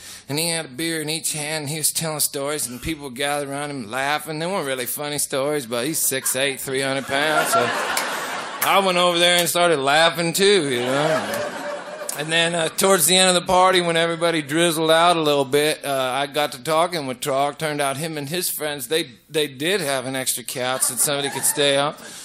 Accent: Oregon, United States; moved away as an adult; I come from Oregon. I probably told some of you that before. That's where I come from. And when I got out of school there by a thread, I got this ride down to Santa Rosa, California, and that didn't work out at all.

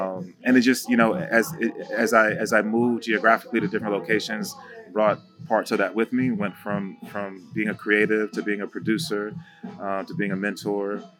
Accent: New Jersey, United States; born there; I was born in the Northeast. I was born in Jersey.

